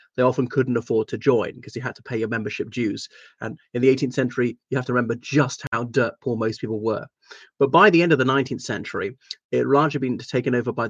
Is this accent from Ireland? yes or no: yes; Cork, Munster, Ireland; So I'm from Cork